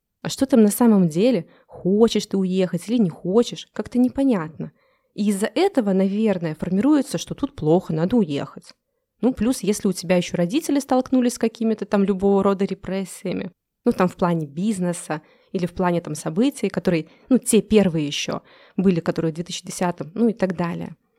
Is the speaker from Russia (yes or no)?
no; Belarus; Ну да, не чувствую я себя в безопасности, но я же белорус.